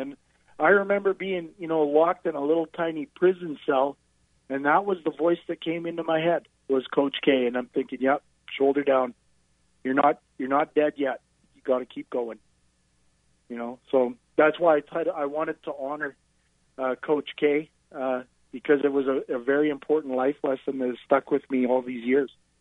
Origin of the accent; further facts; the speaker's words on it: Canada; Now, being a Canadian kid, most of us gravitate towards hockey, but my mother was a single mom